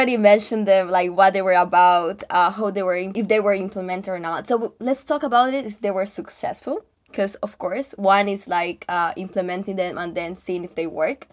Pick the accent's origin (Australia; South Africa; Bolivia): Bolivia; English is a second language; For example, I'm from Bolivia, and like it's really hard.